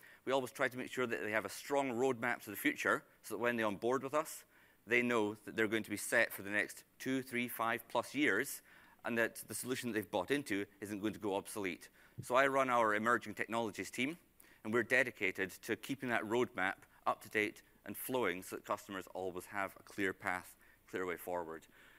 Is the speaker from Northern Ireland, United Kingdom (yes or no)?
no; Scotland, United Kingdom; I'm Scottish, I can swear, it's fine.